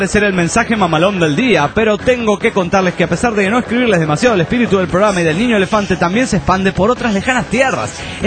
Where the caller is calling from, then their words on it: Guadalajara, Jalisco, Mexico; de Guadalajara, Jalisco, México.